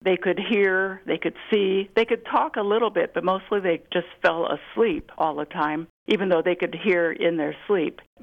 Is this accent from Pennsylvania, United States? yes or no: no; Fort Wayne, Indiana, United States; husband's from Fort Wayne too, we both say Fort Wayne, which is hilarious because in our hearts, we're from Fort Wayne.